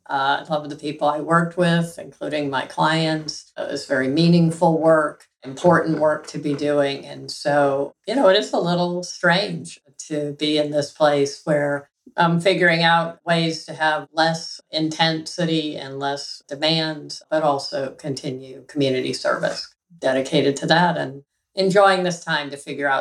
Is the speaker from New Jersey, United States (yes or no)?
no; Minnesota, United States; also born or lived in Wisconsin; In the Great Lakes region, Minnesota, Wisconsin.